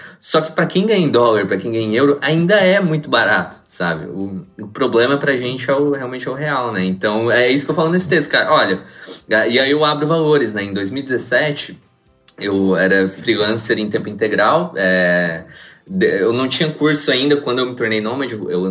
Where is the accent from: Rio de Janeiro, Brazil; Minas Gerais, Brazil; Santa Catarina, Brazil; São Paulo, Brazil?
Santa Catarina, Brazil; Imbituba; born there; eu que nasci lá em Imbituba, Santa Catarina, uma cidade de 40 mil habitantes. Até meus 27 anos, eu trabalhei em Santa Catarina. Eu me mudei por causa de trabalho para uma cidade vizinha que chama Tubarão